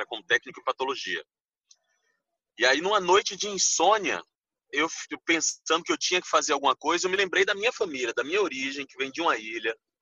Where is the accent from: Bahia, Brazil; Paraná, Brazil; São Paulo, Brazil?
Bahia, Brazil; Como baiano, eu acho importante falar.